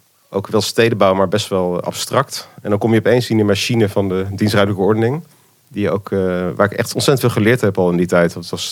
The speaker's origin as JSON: {"language": "Dutch", "town": "Breda", "region": "North Brabant", "country": "Netherlands", "tie": "born or raised there", "said": "Ik ben in Breda opgegroeid."}